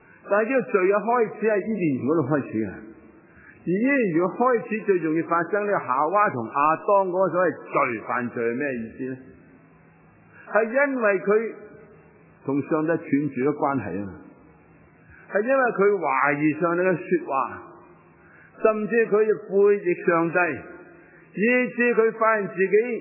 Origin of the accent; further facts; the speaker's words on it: Hong Kong; 我们香港人应该这十几廿年应该越来越明白